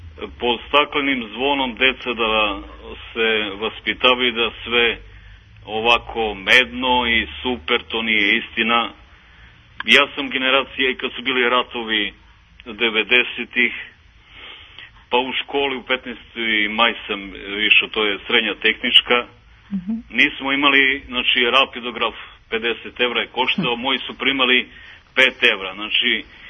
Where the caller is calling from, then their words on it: Niš, Southern and Eastern Serbia, Serbia; Ja sam iz Niša, ja sam iz okoline Niša ovdje.